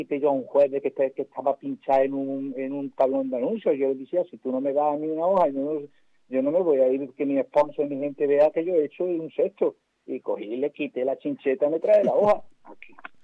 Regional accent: Spain; siendo el primer español

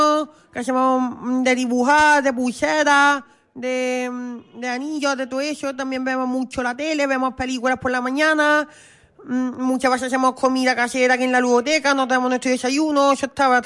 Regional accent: Lucena, Andalusia, Spain; Soy de aquí de Lucena, tengo 18 años, acabo de cumplir mayoría de edad

